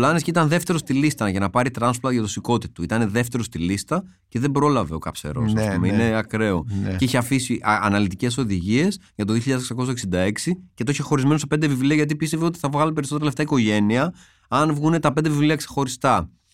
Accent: Veria, Central Macedonia, Greece; έχω την πατρίδα μου, τη Βέρεια, που είναι πολύ μέσα μου.

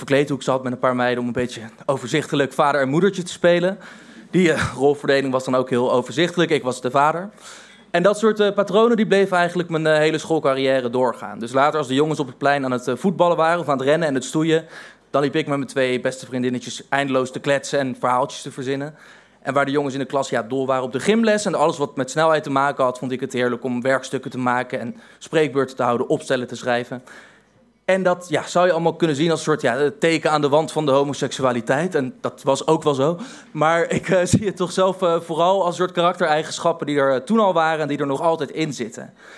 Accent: Voorburg, South Holland, Netherlands; ik ben opgegroeid in Voorburg, een gemeente direct tegen Den Haag aan.

